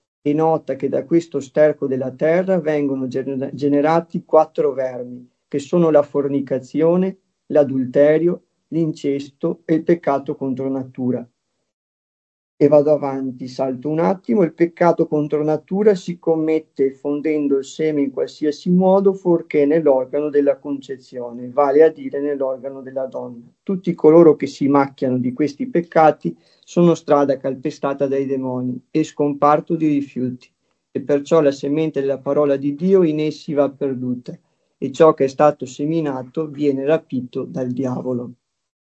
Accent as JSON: {"language": "Italian", "town": "Padua", "region": "Veneto", "country": "Italy", "accent": "Paduan", "said": "La mia loquela mi tradisce, appunto il mio accento si sente, che sono appunto delle zone di Padova, insomma."}